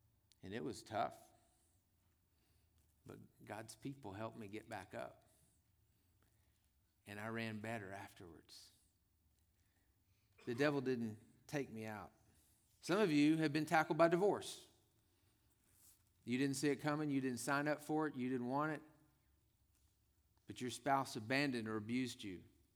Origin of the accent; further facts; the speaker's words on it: Tyler, Texas, United States; Now, I'm from Tyler, Texas. My parents still live in Tyler, Texas, East Texas. Tyler's known, it calls itself the Rose Capital of the world.